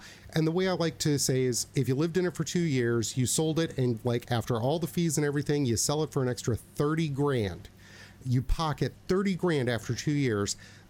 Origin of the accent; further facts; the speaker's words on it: Scotland, United Kingdom; now in United States; I'm like right on the edge of Dunedin. And you know, I'm Scottish